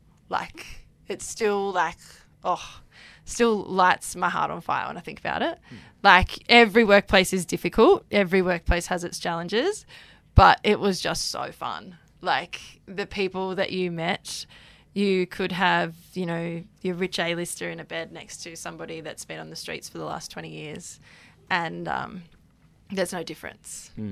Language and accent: English; Campbelltown, New South Wales, Australia; moved away as an adult; We lived in Campbelltown until I was 21 years old